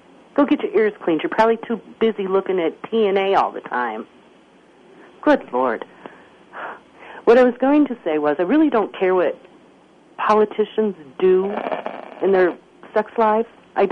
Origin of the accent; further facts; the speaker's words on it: Cleveland, Ohio, United States; Actually, I'm from Cleveland, Ohio, and I'm very, very proud of it.